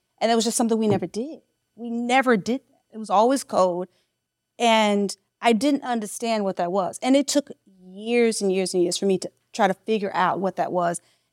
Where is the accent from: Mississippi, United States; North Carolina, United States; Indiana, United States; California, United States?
Mississippi, United States; now in New York, United States; when I grew up in Mississippi, I grew up around like eight brothers.